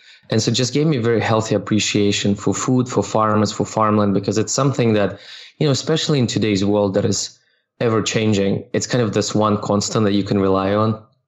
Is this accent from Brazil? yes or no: no; Russia; also born or lived in Soviet Union; So I grew up, well, born and raised in Soviet Union, and then that collapsed, grew up in Russia.